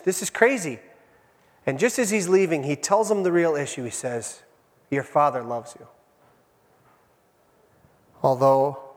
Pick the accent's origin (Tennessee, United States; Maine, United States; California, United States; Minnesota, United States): Minnesota, United States; I know, I was raised on the Iron Range, I admit it.